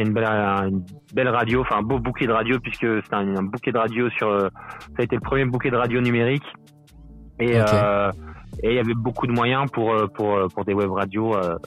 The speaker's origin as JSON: {"language": "French", "country": "France", "moved": "yes", "lives_now": "Belgium", "said": "je suis français en plus. Je suis expatrié en Belgique depuis plusieurs années."}